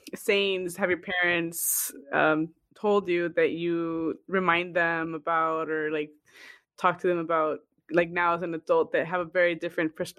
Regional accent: Los Angeles, California, United States; So I grew up by like, you know where Kenneth Hahn, the park is? But yeah. Like on La Brea in Washington.

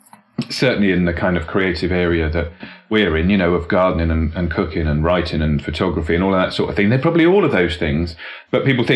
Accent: South West England, United Kingdom; also born or lived in Winchester / London / Whitstable; and I'm from Devon and all of that.

